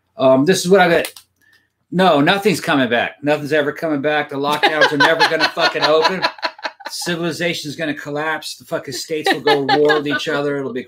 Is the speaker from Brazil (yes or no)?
yes; Brazil; My friends that stayed there, most of the kids I grew up with in Brazil, they're here now.